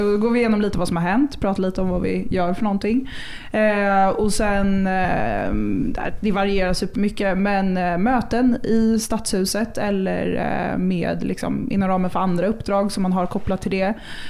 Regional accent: Stockholm, Stockholm County, Sweden; Jag är ju född och uppvuxen i Stockholm och älskar den stan

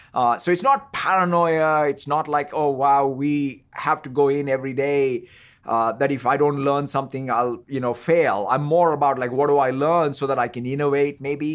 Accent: Hyderabad, Telangana, India; And so I grew up in Hyderabad where obviously Urdu poetry was in the air.

